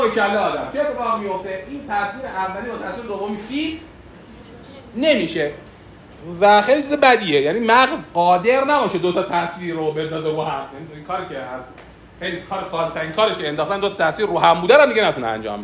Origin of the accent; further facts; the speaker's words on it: Iran; حالا به عنوان یک ایرانی